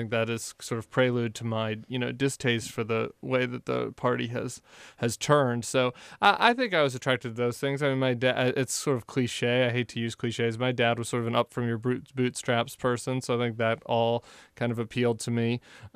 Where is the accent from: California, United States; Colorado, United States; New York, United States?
Colorado, United States; Denver; born or raised there